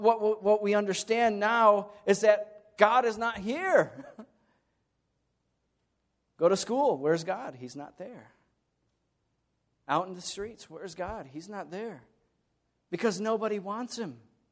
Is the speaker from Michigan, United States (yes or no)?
yes; Michigan, United States; also born or lived in Tennessee; and I know I was raised here in Michigan, but something happened to my tongue from being born in Tennessee.